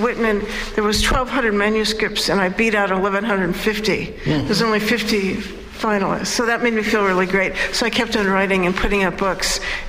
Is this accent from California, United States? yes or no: yes; Los Angeles, California, United States; also born or lived in Pittsburgh; Well, I was born in Pittsburgh. I was brought to Los Angeles as a baby